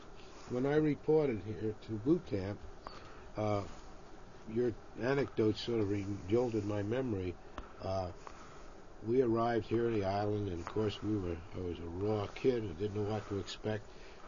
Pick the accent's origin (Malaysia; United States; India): United States; New York; Well, I'm a New Yorker, born and bred